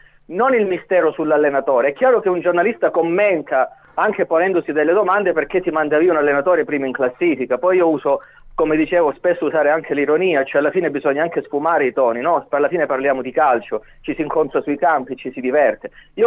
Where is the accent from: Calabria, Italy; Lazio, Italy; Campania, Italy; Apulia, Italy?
Calabria, Italy; Gioia Tauro; born there; now in Vibo Valentia, Italy; io che sono nato a Gioia, abito a Vibo